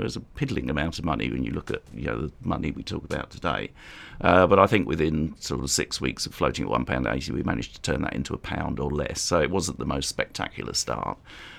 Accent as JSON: {"language": "English", "region": "London", "country": "United Kingdom", "tie": "born or raised there", "said": "I was born here in London, the East End of London. I was born in Dalston, brought up in Hackney, and went to school in Hackney."}